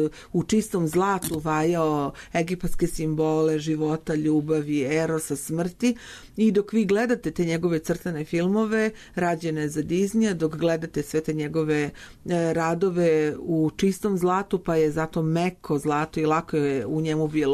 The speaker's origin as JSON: {"language": "Serbian", "region": "Belgrade", "country": "Serbia", "said": "ja sam iz Beograda i putujem dalje"}